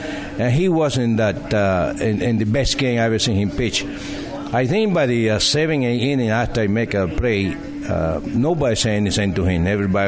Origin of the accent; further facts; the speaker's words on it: Cuba; English is a second language; he was playing in Cuba, my home country